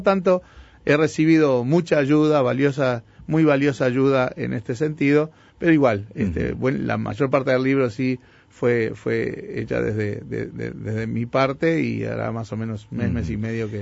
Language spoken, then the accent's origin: Spanish; Uruguay; Somos uruguayos.